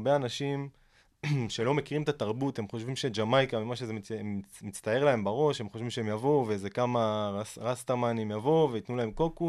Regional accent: Rishon LeZion, Central District, Israel; moved away as an adult; now in Kingston, Jamaica; אני במקור מראשון לציון, חולון, ראשון לציון. למדתי במכללת ספיר, עברתי לדרום. הייתי גר בסדרות משהו כמו 5 שנים. התחתנתי וטסתי באמת ל-relocation לקינגסטון.

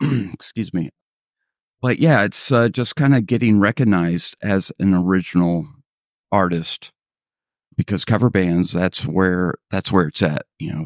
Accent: Indiana, United States; also born or lived in Kentucky / Kansas / Texas / Tennessee; I grew up in Indiana, went to school in Kentucky, in Kansas, lived in Texas, lived in Tennessee, lived in Philadelphia

